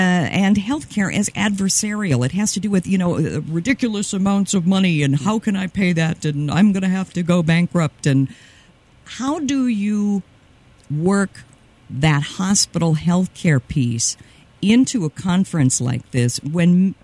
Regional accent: Rochester, Minnesota, United States; Now, I grew up in Rochester, the home of the world-famous Mayo Clinic

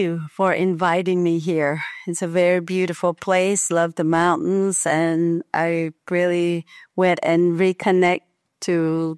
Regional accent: Canyon de Chelly, Arizona, United States; the girl with a brown horse. And I'm from Canyon de Chelly.

